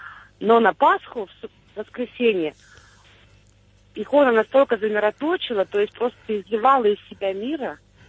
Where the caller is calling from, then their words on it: United States; я звоню из Америки.